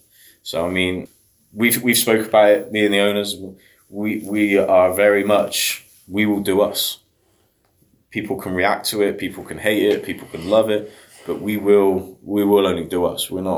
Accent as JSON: {"language": "English", "town": "Bristol", "region": "South West England", "country": "United Kingdom", "said": "I mean, in my eyes, I'm from Bristol."}